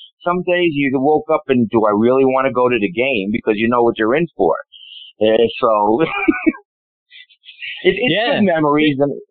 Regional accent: New York, United States; Well, you know, I'm, as a New Yorker, you know, I go to Florida all the time.

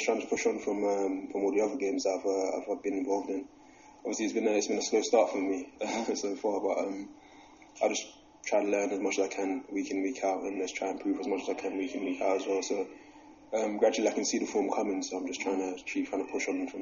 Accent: London, United Kingdom; I'm used to the physical side of things, obviously growing up in London

